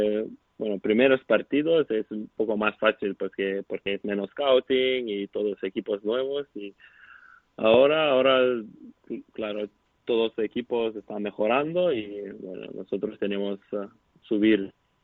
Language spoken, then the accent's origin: Spanish; Kaunas, Kaunas County, Lithuania; Spanish is a second language; es mi ciudad, toda mi familia aquí, soy de Kaunas y bueno, es mi comfort zone